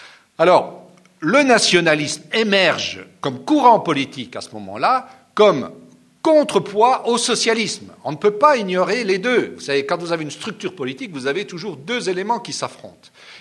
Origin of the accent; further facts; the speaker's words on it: Nancy, Grand Est, France; born there; moi-même, je suis lorrain d'origine et je suis né à Nancy.